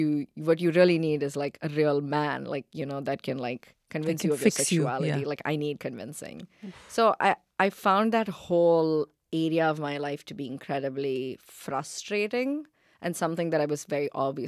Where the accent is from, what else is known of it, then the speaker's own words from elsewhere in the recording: Chennai, Tamil Nadu, India; when I was young and in India, especially growing up in Chennai, which is, you know, moderately conservative, not as modern as like Mumbai where you grew up, or Delhi.